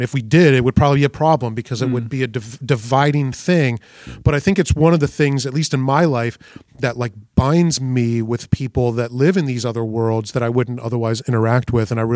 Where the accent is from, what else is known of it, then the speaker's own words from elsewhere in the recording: South Carolina, United States; I'm from South Carolina.